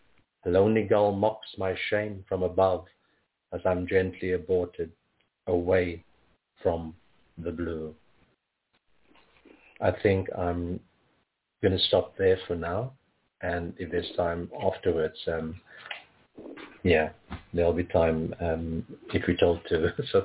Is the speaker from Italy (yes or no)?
no; Cape Town, Western Cape, South Africa; I'm originally from Cape Town, born in South Africa.